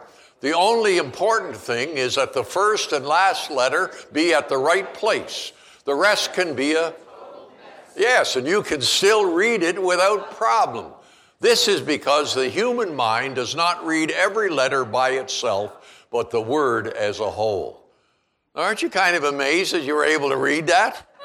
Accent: Prince Edward Island, Canada; I grew up in Eastern Canada. I was privileged to live and grow up from grade one right through high school.

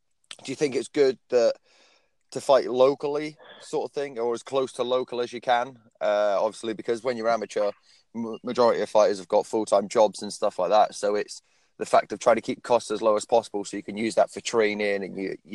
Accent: Corby, East Midlands, United Kingdom; because I'm from Corby, you see.

